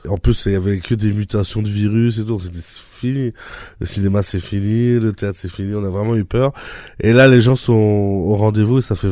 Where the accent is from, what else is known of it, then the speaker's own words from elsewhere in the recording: Limoges, Nouvelle-Aquitaine, France; now in Paris, France; comme je viens de Limoges, c'est un peu dur de rêver d'être artiste quand on est là-bas, parce qu'il y a moins d'opportunités.